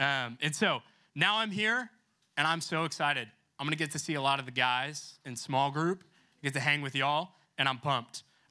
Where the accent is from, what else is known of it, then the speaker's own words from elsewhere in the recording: Coppell, Texas, United States; So I grew up in Coppell, Texas. Is anyone from Coppell in here?